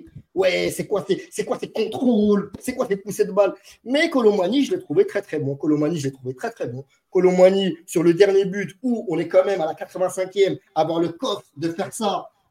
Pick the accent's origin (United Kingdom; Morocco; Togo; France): Morocco; même si je suis marocain, même si je suis un peu nationaliste